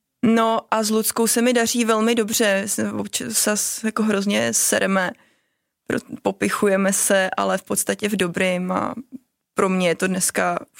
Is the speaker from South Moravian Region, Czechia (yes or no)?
no; Týnec nad Sázavou, Central Bohemian Region, Czechia; born there; now in Prague, Czech Republic; Tak já nejsem Pražák, ať si to mě spousta lidí myslí, protože tady žiju asi, ježišmarja, nevím počítat. Radši to nebudu říkat. Ale narodila jsem se u Benešova, Týnci nad Sázavou.